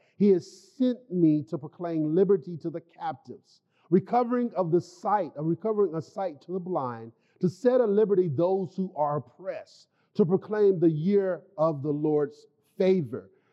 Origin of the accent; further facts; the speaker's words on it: Arkansas, United States; we were born and raised in Arkansas